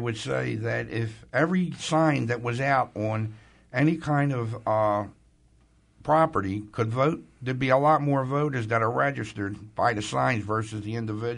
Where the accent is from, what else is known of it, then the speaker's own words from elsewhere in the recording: Philadelphia, Pennsylvania, United States; hopefully getting back involved in Philadelphia, because that's where my hometown and heart will always be